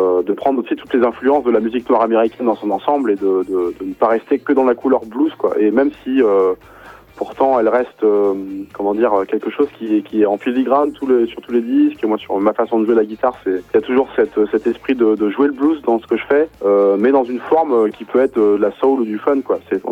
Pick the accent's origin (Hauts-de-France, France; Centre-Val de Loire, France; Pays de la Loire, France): Pays de la Loire, France; Nantes; Nous sommes de Nantes, donc on est un petit peu loin, mais on vient assez régulièrement dans la région.